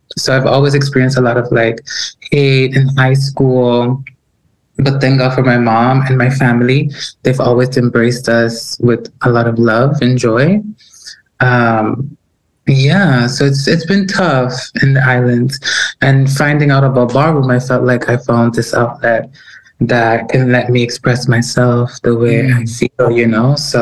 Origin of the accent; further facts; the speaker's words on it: Dominican Republic; also born or lived in Curacao; You know how it is. And I was in a household of Catholic with my mom. She's Dominican, so I'm Dominican. My dad is from Curacao.